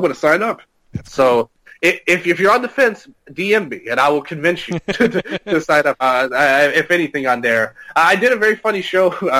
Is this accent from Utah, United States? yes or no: no; Tennessee, United States; because nobody could tell I'm from Tennessee on this show.